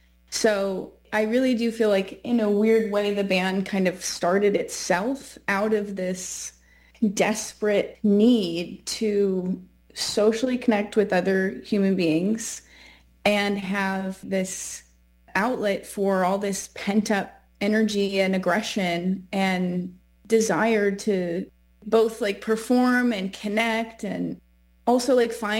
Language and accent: English; Canada; now in Los Angeles, United States; I'm a Canadian living in LA.